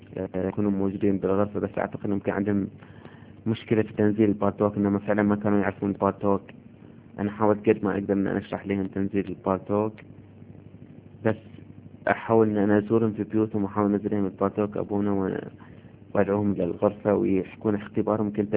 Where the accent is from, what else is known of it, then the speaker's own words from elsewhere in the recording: Bahrain; يمكن ان بفضل الجرايد عندنا في البحرين